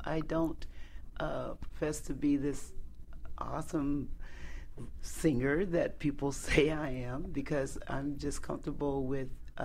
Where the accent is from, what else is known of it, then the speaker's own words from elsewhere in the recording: Canton, Ohio, United States; Okay, well, I'm from Canton, Ohio, and that's where I grew up